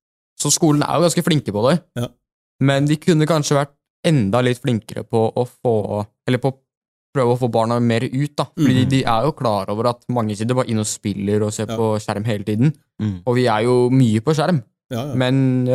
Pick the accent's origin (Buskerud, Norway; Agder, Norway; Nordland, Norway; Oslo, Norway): Oslo, Norway; Der vi kommer fra. Vi har jo blant annet Nordmarka og Østmarka.